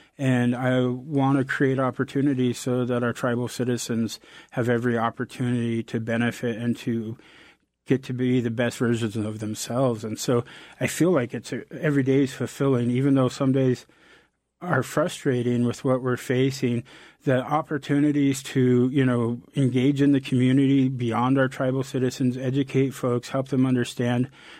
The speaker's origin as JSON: {"language": "English", "town": "Kasaan", "region": "Alaska", "country": "United States", "tie": "born or raised there", "said": "I'm Kagwantan from the Eagle's Nest House, and I grew up in the village of Kasan."}